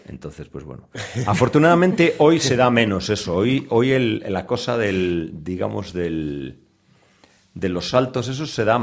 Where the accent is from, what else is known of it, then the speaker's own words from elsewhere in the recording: Tui, Galicia, Spain; Mi pueblo es Tui, sí.